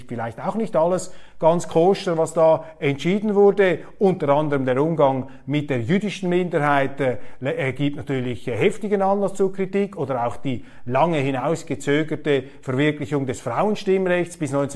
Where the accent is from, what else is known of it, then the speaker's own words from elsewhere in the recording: Switzerland; Aber als Schweizer sträubt sich etwas in mir.